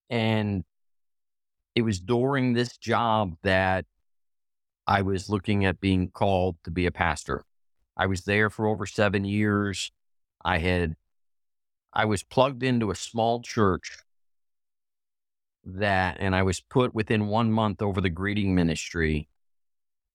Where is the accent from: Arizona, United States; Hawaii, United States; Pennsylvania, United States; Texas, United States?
Hawaii, United States; growing up in Hawaii, my parents didn't stress race.